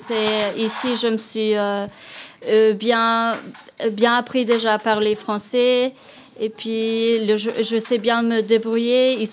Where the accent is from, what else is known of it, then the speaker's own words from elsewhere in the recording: Kosovo; French is a second language; moved away as an adult; now in Switzerland; je suis arrivée en Suisse, je viens du Kosovo, j'ai arrivé en Suisse en 2017 et puis j'ai commencé les cours de français